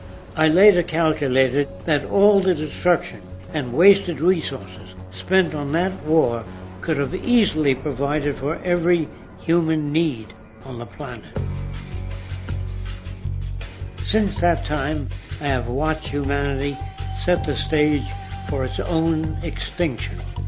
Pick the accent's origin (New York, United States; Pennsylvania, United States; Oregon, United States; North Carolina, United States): New York, United States; New York City; When I was a young man growing up in New York City, I refused to pledge allegiance to the flag.